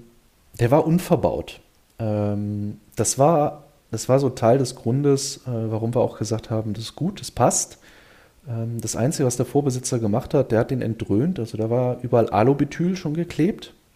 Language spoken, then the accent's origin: German; Siegburg, North Rhine-Westphalia, Germany; Wir kommen selber hier aus der Ecke. Wir kommen aus Siegburg bei Bonn.